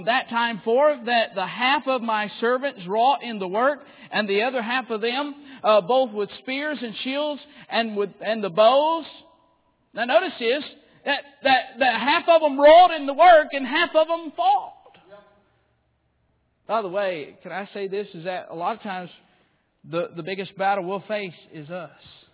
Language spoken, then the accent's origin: English; Alabama, United States; pastor was from Texas. I was from Alabama, Florida side of the world. I was different.